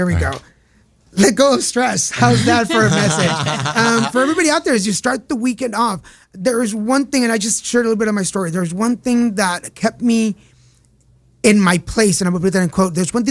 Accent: Texas, United States; Yes, it's a 713 number because I'm from Texas. Yeah. It's a Houston number.

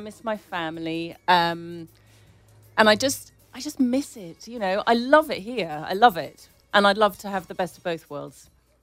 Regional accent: London, United Kingdom; So I really was born and raised in London until I left.

